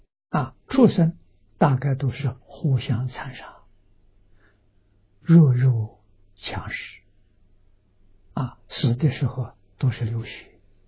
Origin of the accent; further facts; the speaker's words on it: Lujiang, Anhui, China; now in Australia; 我住在澳洲的时候，我们家乡城隍，庐江县的城隍，